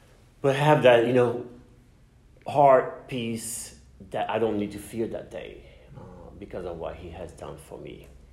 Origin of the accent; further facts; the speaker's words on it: Brazil; I grew up Protestant in Brazil, so I did not grow up Catholic.